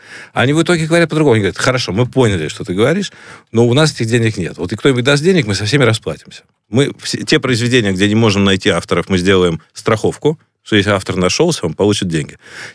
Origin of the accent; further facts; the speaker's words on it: Russia; Я из России. Это значит, меня уже практически как бы меня косо смотрят везде.